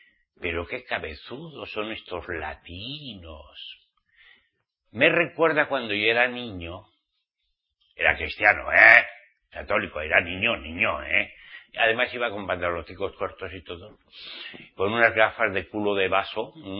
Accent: Basque Country, Spain; en mi tierra, en mi país, País Vasco

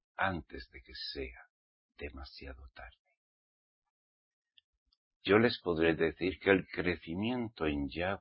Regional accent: Basque Country, Spain; Yo provengo del País Vasco, Sabin. Y allí siempre se celebran los banqueteos.

